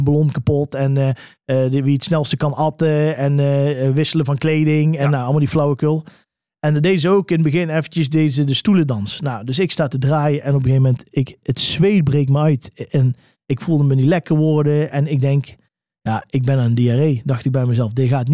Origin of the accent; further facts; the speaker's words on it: Eindhoven, North Brabant, Netherlands; Ik kom uit Eindhoven